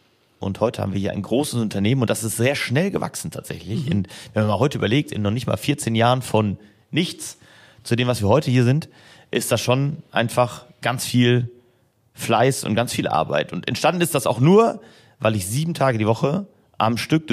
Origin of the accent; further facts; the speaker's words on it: Mannheim, Baden-Württemberg, Germany; ich komme gebürtig aus Mannheim und habe meine ersten Ausbildungswege in Ludwigshafen hinter mich gebracht.